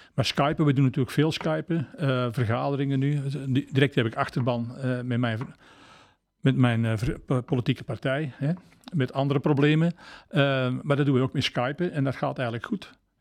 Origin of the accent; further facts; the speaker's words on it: Belgium; Dus wij in Baarle-Hertog moeten ons eigenlijk daaraan houden.